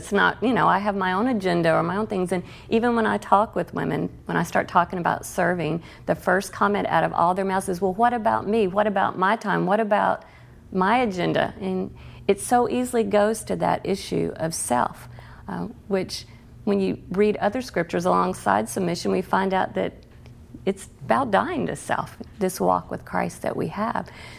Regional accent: the South, United States; I am from the South, so I'm sure there's a little bit of that Southern hospitality thrown

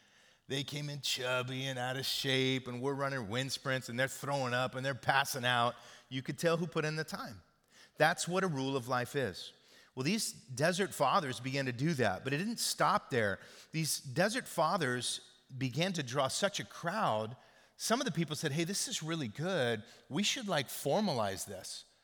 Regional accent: Oklahoma, United States; Like if you look at my genetic makeup, you go, oh, you're from Oklahoma. Yeah, but look deeper. I'm not just from Oklahoma. I'm from Northern England.

